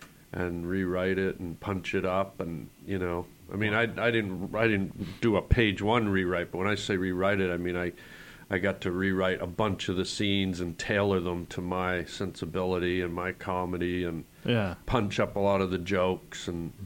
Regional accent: Canada; And I think that's why you tend to see Canadian comics be a little bit wackier, myself included.

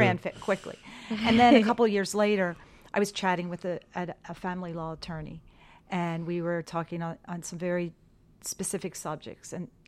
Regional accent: Baltimore, Maryland, United States; No, I'm from Baltimore, Maryland.

